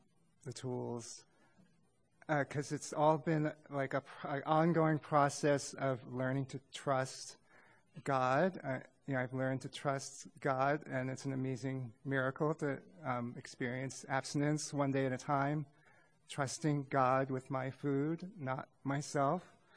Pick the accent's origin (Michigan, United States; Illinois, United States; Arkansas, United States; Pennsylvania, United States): Pennsylvania, United States; Philadelphia; I'm from Philadelphia, region 7.